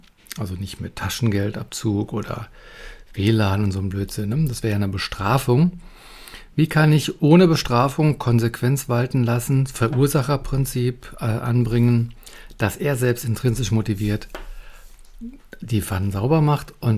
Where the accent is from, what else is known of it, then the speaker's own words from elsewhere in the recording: Büttelborn, Hesse, Germany; Ich komme aus Büttelborn.